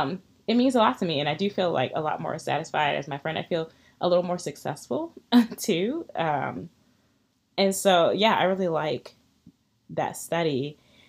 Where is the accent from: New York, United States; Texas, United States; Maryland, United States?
Maryland, United States; Baltimore; moved away; always still be home, I love Baltimore. I just feel like I've grown and learned so much by leaving my hometown.